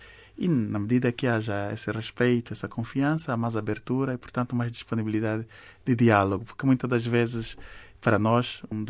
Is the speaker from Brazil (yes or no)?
no; Angola; nós, como angolanos, podíamos fazer um esforço a mais